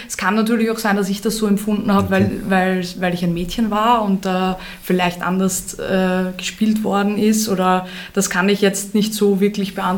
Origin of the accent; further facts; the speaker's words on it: Lower Austria, Austria; Ich hab dann auch beim LAZ gespielt bei den Burschen, weil bei uns in Niederösterreich gab es kein MLZ.